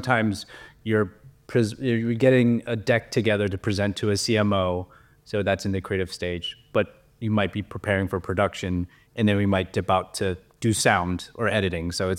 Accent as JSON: {"language": "English", "town": "San Francisco", "region": "California", "country": "United States", "tie": "born or raised there", "moved": "as an adult", "said": "Yeah, I'm from San Francisco, born and raised."}